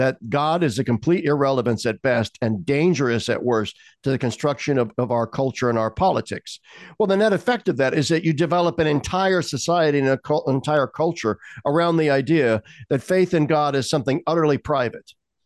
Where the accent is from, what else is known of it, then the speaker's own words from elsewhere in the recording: Midwest, United States; I'm raised an American, a middle-class, typical Midwestern American.